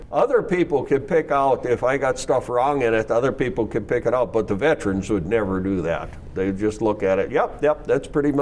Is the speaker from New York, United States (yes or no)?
no; North Dakota, United States; 30 miles south of Mandan on our place, homesteaded by my grandparents in 1908.